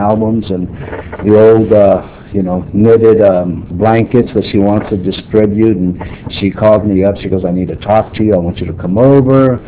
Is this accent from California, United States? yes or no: yes; Oxnard, California, United States; born there; I was born in Oxnard, and that's all an agricultural town.